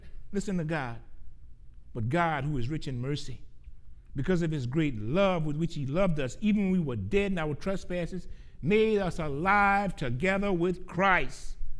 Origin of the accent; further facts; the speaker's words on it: Gramercy, Louisiana, United States; Now, I remember when they built a new elementary school in my hometown of Gramercy. It was a beautiful school for that time.